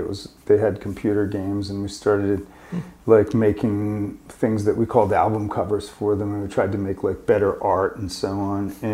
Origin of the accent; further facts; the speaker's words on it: New England, United States; I grew up in New England, so I'm a Red Sox fan.